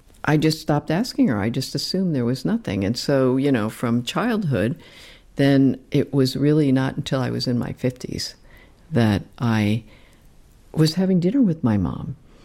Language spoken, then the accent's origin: English; New Jersey, United States; So growing up in New Jersey at that time and being so alien, I mean, literally, legally being, quote, aliens, my parents, you know, they were not citizens yet.